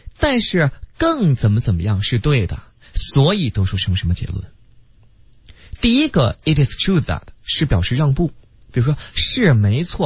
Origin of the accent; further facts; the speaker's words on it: Beijing, China; 对，我们北京话就落听